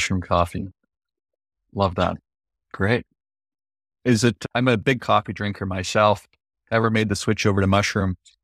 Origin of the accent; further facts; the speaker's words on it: Toronto, Ontario, Canada; I'm from Toronto, so that's totally normal